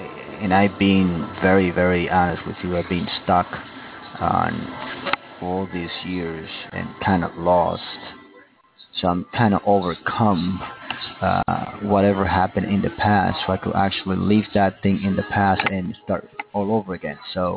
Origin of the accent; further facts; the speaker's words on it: Arlington, Texas, United States; I'm from Arlington, Texas.